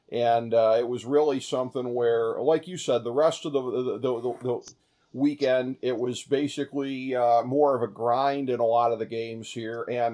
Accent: Ohio, United States; feeling kind of distant from my hometown Browns, as we have covered on the show previously

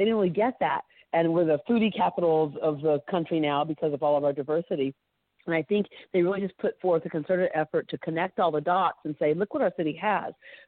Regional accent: Texas, United States; where are you from? You go, Texas, and they go, oh, the Alamo. Well, not exactly. I'm kind of in another city.

